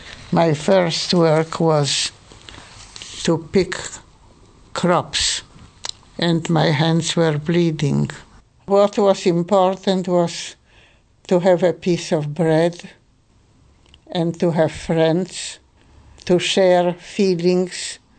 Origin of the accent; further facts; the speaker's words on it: Germany; English is a second language; moved away; I came to Auschwitz on a regular train because I came from Germany and not from a ghetto.